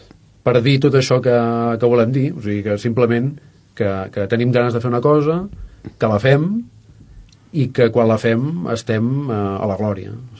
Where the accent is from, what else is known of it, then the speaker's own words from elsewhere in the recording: Blanes, Catalonia, Spain; now in Barcelona, Spain; Jo sóc de Blanes, però estic visquent a Barcelona